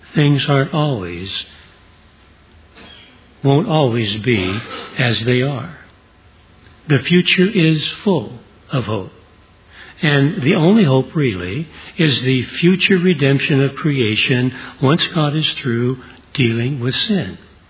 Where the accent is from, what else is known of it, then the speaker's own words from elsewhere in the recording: California, United States; Now, Linda and I were born and raised in California, the land of earthquakes.